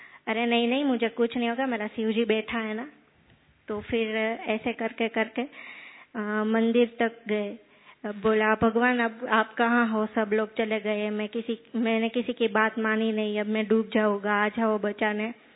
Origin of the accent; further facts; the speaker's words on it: Rajkot, Gujarat, India; मैं राजकोट से हूँ, अवधपुरी रेखा दीदी के सेंटर से।